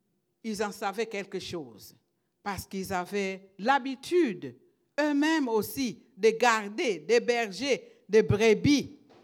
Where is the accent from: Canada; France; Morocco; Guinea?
Canada; Quebec; chez nous ici, parce que je suis québécoise aussi.